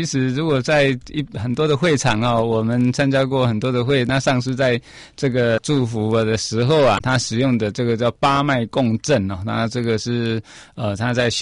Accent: Taiwan; 咱讲台语讲那个节啦

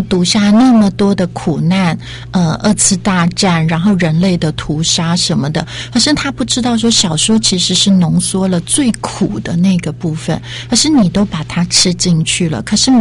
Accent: Penghu County, Taiwan; 因为我是澎湖人，所以我家里比较有一些有趣的乡野的这种事

